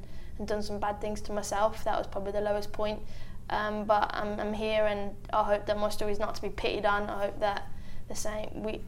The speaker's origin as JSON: {"language": "English", "town": "Birmingham", "region": "West Midlands", "country": "United Kingdom", "tie": "born or raised there", "said": "with Birmingham, my hometown, winning the FA Cup"}